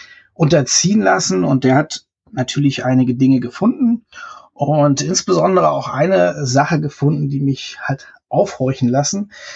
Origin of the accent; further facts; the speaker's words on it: Kiel, Schleswig-Holstein, Germany; Ich bin in Kiel aufgewachsen.